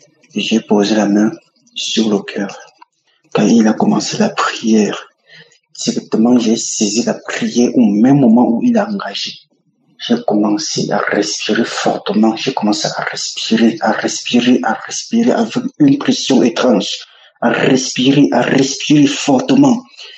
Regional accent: Cameroon; Je suis un Camerounais, je vis au Cameroun.

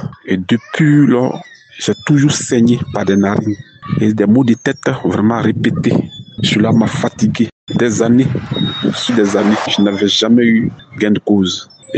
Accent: Côte d’Ivoire; Je suis ivoirien.

